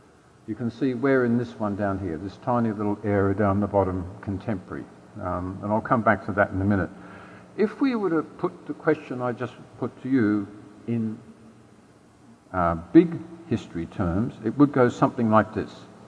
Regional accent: Australia; The Aboriginal people of Australia that is indeed my home country.

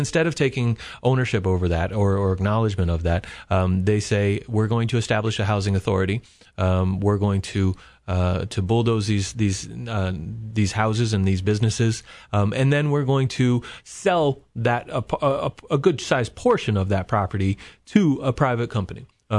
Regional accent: Charlottesville, Virginia, United States; part of the history that we as people growing up in Charlottesville are often taught.

